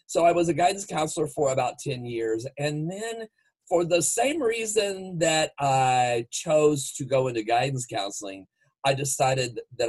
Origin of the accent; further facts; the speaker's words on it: Louisville, Kentucky, United States; I'm from Kentucky and attended college in Marion, Indiana at Indiana Wesleyan University. And at the end of my 4-year undergrad degree, I decided that to teach back in my home high school in Louisville.